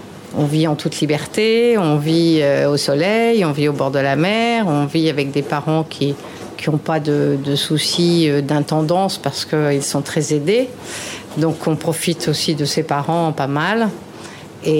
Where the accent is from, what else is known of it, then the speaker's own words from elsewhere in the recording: Gabon; j'ai passé toute mon enfance au Gabon. Puisque mon père était fonctionnaire et après l'Indochine, nous sommes allés vivre au Gabon.